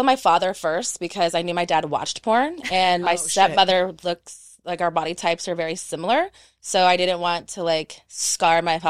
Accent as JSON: {"language": "English", "region": "Texas", "country": "United States", "tie": "born or raised there", "also_born_or_lived": "Panama", "moved": "as an adult", "lives_now": "Los Angeles, United States", "said": "So I'm a military brat. Gotcha. I was born in Panama, and then I've been in Texas from 3 to 21. And then when I turned 21, I went"}